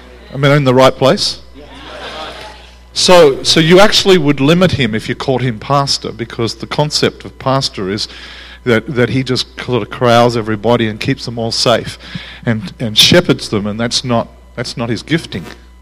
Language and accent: English; Australia; I'm part of my Australian bluntness. I'm Australian, so I'm sorry.